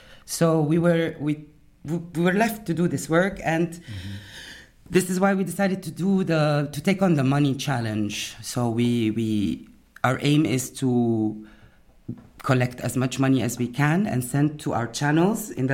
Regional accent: Lebanon; moved away as an adult; whether first generation migrants like myself. I'm from Lebanon. I moved here at an older stage in my life.

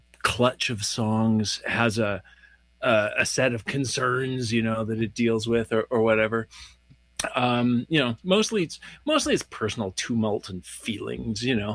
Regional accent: British Columbia, Canada; And then growing up in the Okanagan and stuff, and, you know, just being a young moron in love, you know?

